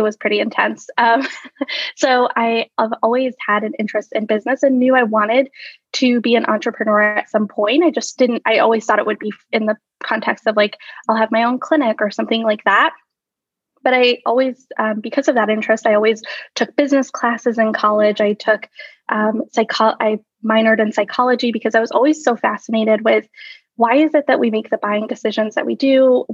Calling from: Buffalo, New York, United States; Yeah, I am in Buffalo, New York. So that's a western part of New York, not close to New York City at all.

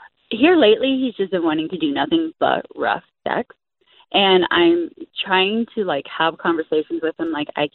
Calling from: Ohio, United States; I'm from Ohio and came out to California to escape all the humidity.

